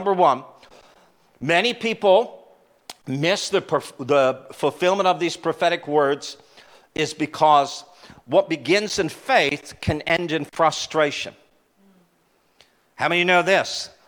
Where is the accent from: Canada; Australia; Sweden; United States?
Canada; We come from Canada.